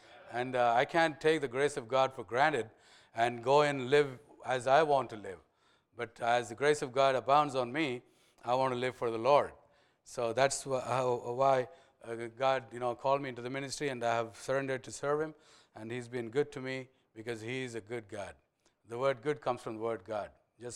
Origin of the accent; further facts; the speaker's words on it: Dallas, Texas, United States; So I grew up in Texas, so I know that language too.